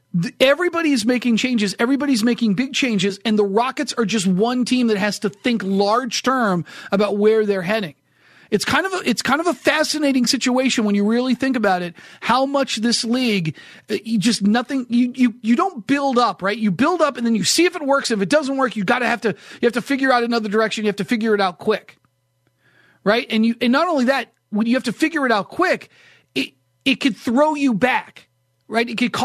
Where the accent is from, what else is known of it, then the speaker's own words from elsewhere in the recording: Boston, Massachusetts, United States; the Celtics, for example, just growing up in Boston, just following the Celtics as closely as I did.